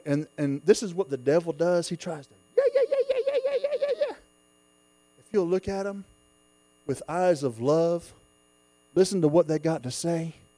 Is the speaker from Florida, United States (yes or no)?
yes; Florida, United States; I was born and raised in Florida.